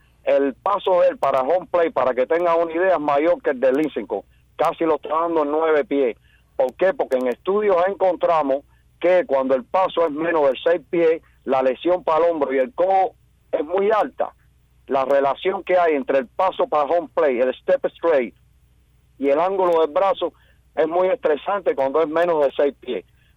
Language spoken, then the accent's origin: Spanish; Santa Clara, Villa Clara, Cuba; Yo también soy de Santa Clara, de la provincia de La Villa